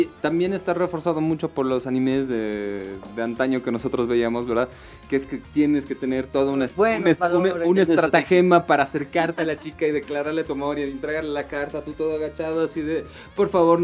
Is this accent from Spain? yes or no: no; Bolivia; Somos bolivianos, somos, hemos nacido.